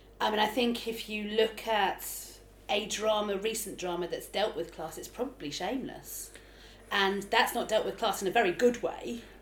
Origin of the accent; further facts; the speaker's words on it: Hackney, London, United Kingdom; accent: London Cockney; I'm smack bang in the middle of the middle class, but I grew up in Hackney when it wasn't Hackney, and so my accent goes from quite sort of London Cockney to quite middle class within the space of a sentence.